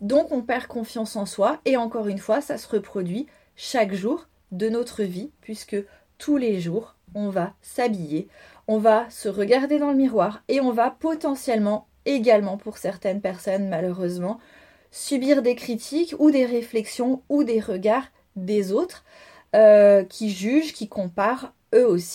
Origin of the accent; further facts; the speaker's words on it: Italy; accent: Italian; French is a second language; Alors, désolée pour mon accent italien.